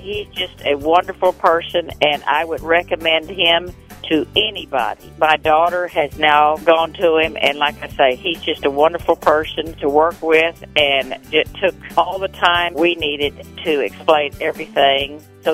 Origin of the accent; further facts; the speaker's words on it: San Antonio, Texas, United States; I'm from San Antonio, Texas.